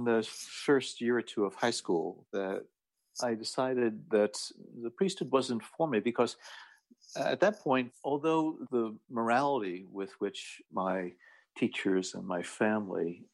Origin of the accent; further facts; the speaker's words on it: Ireland; I try to get back to Ireland at least once a year